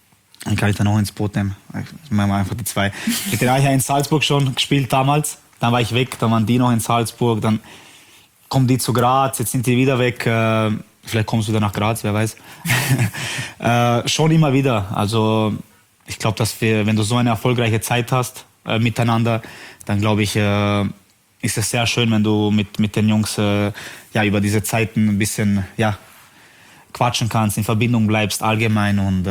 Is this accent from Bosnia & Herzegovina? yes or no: yes; Bosnia & Herzegovina; was sehr Großes für Bosnien, für mein Heimatland